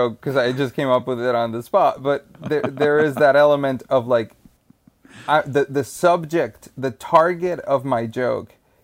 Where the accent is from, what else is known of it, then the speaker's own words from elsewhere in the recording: Colombia; English is a second language; moved away as an adult; now in United States; I am an immigrant. You know, I come from Colombia. Okay. I moved to the States 5 years ago, and I have an artist visa.